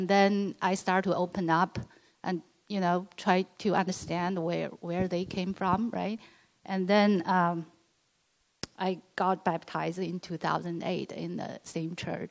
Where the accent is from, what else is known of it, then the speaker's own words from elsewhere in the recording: China; now in United States; I grew up in China, like a lot of you here. So I did not encounter so much of Christianity in China.